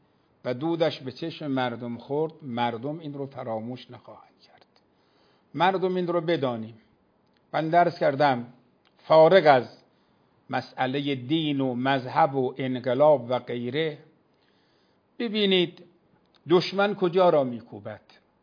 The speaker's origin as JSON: {"language": "Persian", "country": "Iran", "said": "به عنوان یک ایرانی، به عنوان یک کسی که میخواد در این کشور زندگی کنه،"}